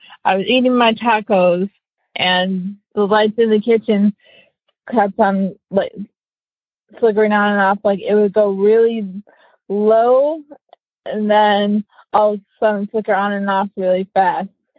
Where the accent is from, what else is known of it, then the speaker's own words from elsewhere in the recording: Chicago, Illinois, United States; I'm 27. I'm from Chicago.